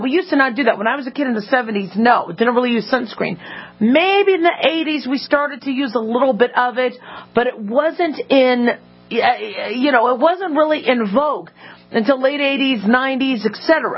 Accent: Phoenix, Arizona, United States; For the most part, even in Arizona, I grew up in Phoenix, Arizona, they didn't lather us up.

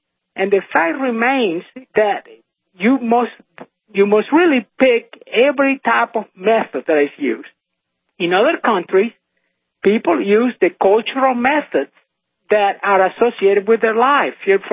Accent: Cuba; I'm from Cuba.

